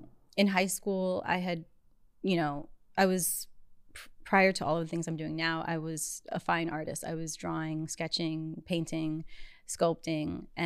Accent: Albany, New York, United States; But I'm born and raised in Albany.

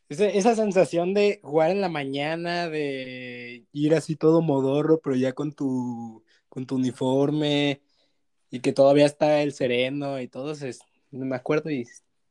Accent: Mexico City, Mexico; now in Tepic, Mexico; ya que nos vinimos a Tepic, pero seguimos yendo a México. Porque amigos, pues yo también soy chilango.

